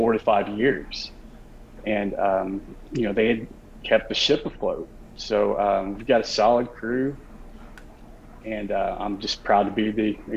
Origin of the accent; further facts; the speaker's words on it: Kentucky, United States; Prior to that, out of high school, I grew up in Kentucky.